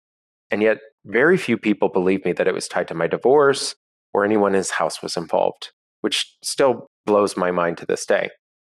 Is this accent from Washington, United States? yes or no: yes; Seattle, Washington, United States; because I'm in my hometown of Seattle doing what I love to do with the scholarship program.